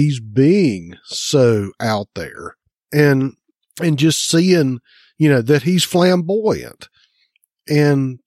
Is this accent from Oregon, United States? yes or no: no; North Carolina, United States; Noon, growing up in North Carolina, we had Mid-Atlantic Championship Wrestling.